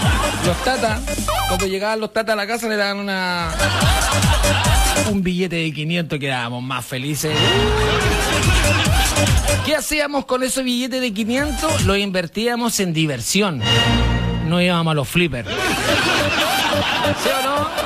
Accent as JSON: {"language": "Spanish", "region": "Valparaíso", "country": "Chile", "lives_now": "Santiago, Chile", "said": "de Valparaíso, ahora estoy en Santiago."}